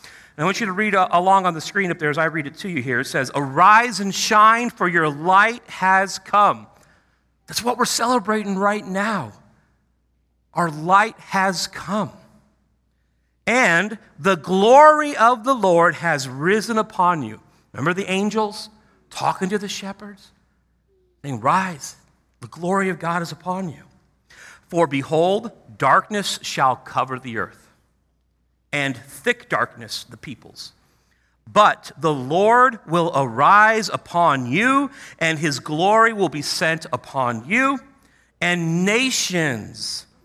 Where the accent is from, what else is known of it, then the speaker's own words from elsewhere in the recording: Chicago, Illinois, United States; Okay, I grew up in Chicago, grew up a big Michael Jordan Bulls fan, loved the Bulls